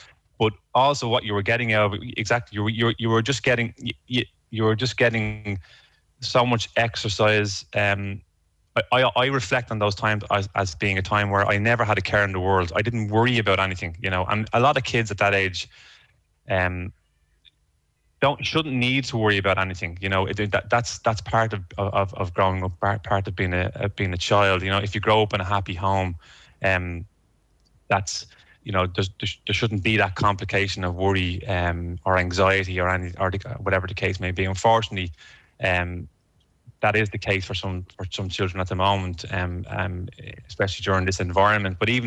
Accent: Ireland; As Irish people, I think we were as chuffed as the Argentinians were.

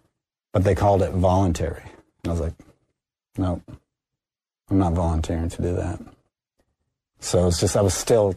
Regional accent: Boston, Massachusetts, United States; I'm a Bostonian. I grew up in Boston. I'm pretty tough.

